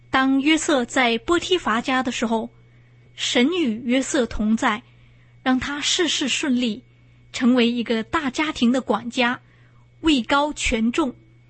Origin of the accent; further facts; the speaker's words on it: China; 我们中国人有句古话，天网恢恢，疏而不失。